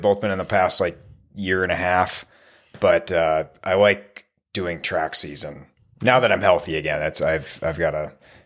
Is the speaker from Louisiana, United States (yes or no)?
no; Livonia, Michigan, United States; I grew up in Livonia, which probably will mean nothing to people listening